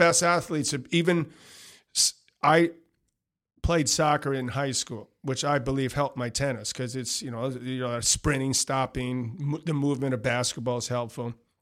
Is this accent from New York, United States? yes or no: yes; Queens, New York, United States; also born or lived in Manhattan; I mean, I grew up in Queens and Manhattan.